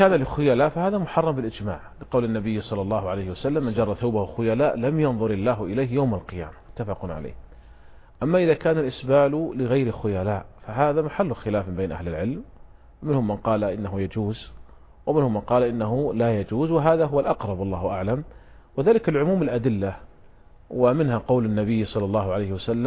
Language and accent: Arabic; Saudi Arabia; وعندنا في المملكة العربية السعودية